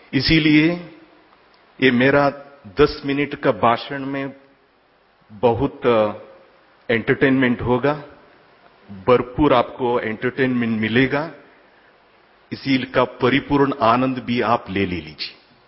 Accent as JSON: {"language": "Hindi", "town": "Manipal", "region": "Karnataka", "country": "India", "second_language": "Hindi", "moved": "as an adult", "lives_now": "Jaipur, India", "said": "मैं मूलतः कर्नाटक का मणिपाल से हूं।"}